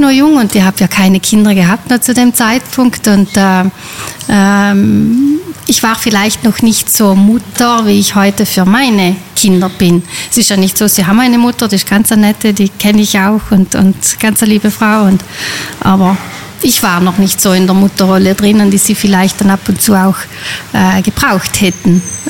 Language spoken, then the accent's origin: German; Trentino-Alto Adige, Italy; Ich komme aus einem Tourismustal. Ich komme aus dem Grödnertal und da wachsen wir eigentlich alle schon von klein auf mit den Saisonen, mit den Gästen rundherum